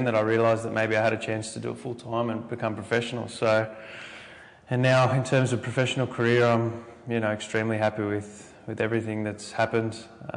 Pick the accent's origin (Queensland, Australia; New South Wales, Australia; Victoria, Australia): New South Wales, Australia; East Ryde; I grew up, we're in North Ryde now. I grew up in East Ryde and spent a lot of, spent my whole childhood in this area.